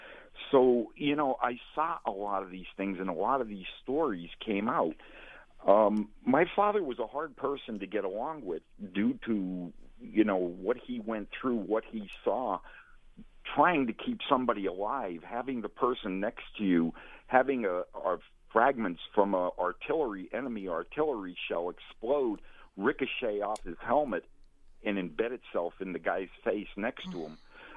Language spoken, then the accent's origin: English; Pennsylvania, United States; being a little bit older and growing up in Pennsylvania